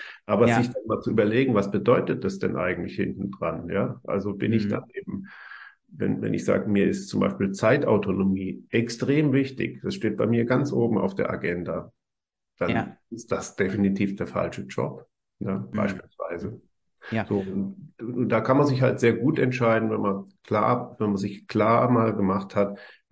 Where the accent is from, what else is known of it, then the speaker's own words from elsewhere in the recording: Bad Kreuznach, Rhineland-Palatinate, Germany; now in Karlsruhe, Germany; Also ich wohne in Karlsruhe eigentlich, aber bin sehr oft in meiner Heimatstadt Bad Kreuznach.